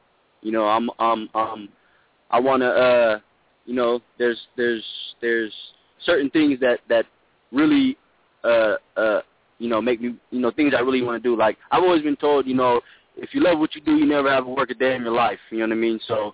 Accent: Tacoma, Washington, United States; My record is for now 0-0. I'm fighting for out of Team Evolution MMA. And yeah, I'm from Tacoma, Washington, born and raised.

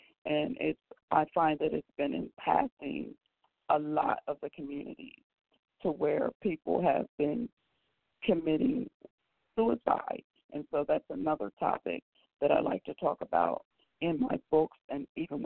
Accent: Wilmington, Delaware, United States; born there; And I am a Delawarean, meaning that I was born in Delaware, Wilmington, Delaware, to be exact.

